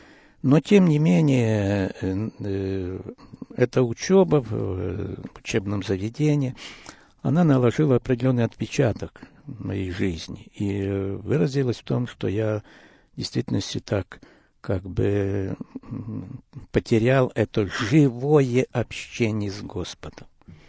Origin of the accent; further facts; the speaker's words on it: Lutsk, Volyn Oblast, Ukraine; also born or lived in Poland; я родился в Польше в 1935 году в семье верующих родителей. После войны нас переселили на Украину, и мои родители поселились на Западной Украине в городе Луцке. Там я кончил школу и пошел учиться в университет в городе Одессе.